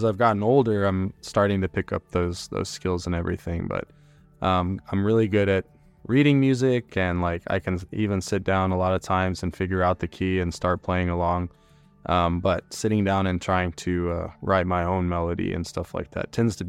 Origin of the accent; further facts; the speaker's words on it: Houston, Texas, United States; Since I come from Texas, I come from a city called Houston, which is a big city. I grew up with country music.